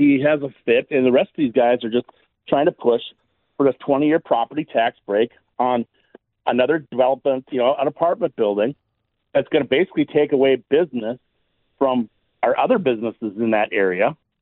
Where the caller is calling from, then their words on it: West Fargo, North Dakota, United States; Jim, I'm calling from West Fargo.